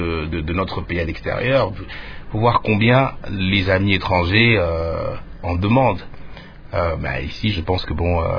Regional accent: Kinshasa, DR Congo; moi j'ai grandi à Kin

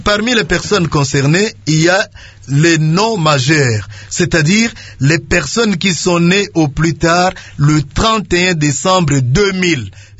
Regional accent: DR Congo; nous, en tant que Congolais

